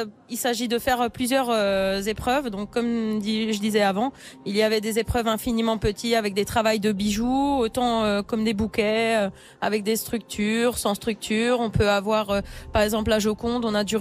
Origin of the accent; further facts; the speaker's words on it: Grand Est, France; Alors je viens d'Oberdorf-Hiltal, ouais. Dans le Sungo, c'est en Alsace.